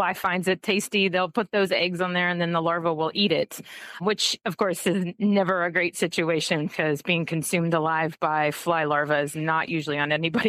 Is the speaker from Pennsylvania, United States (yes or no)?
no; Florida, United States; So I'm actually originally from Florida, too. So I grew up in that state.